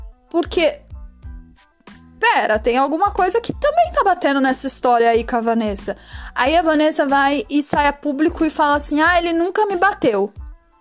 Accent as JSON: {"language": "Portuguese", "country": "Brazil", "said": "Eu aprendi, principalmente sendo brasileira, que a gente vive num mundo muito machista"}